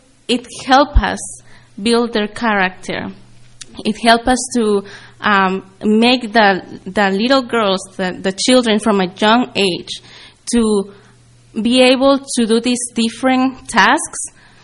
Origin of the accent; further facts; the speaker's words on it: Mexico; Yes, I speak Spanish. I'm from Mexico.